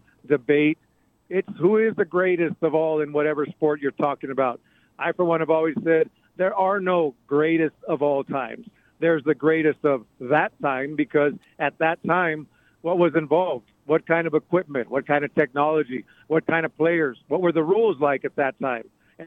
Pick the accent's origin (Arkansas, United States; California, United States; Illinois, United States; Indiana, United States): California, United States; San Pedro; now in El Paso, United States; As you guys know, I'm from Los Angeles. I'm from San Pedro, California. I've lived here now 20 years, and I still say I'm from California.